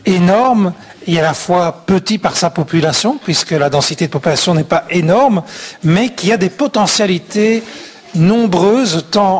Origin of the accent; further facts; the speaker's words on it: Belgium; c'est peut-être parce qu'on est belge aussi qu'on y pense